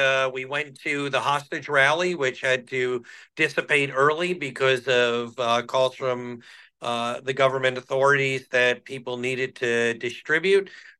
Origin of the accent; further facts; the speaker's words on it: Canada; especially because we're Canadian.